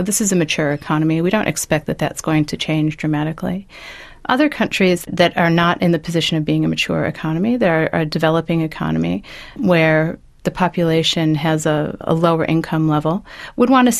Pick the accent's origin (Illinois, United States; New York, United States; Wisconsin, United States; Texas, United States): Illinois, United States; Chicago; You know, I grew up in Chicago, and Chicago has this fantastic Lake Michigan sitting right there.